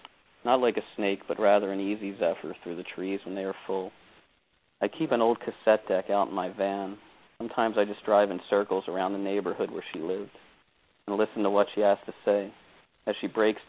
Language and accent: English; Northeast, United States; even though I grew up mostly in the North and the Northeast.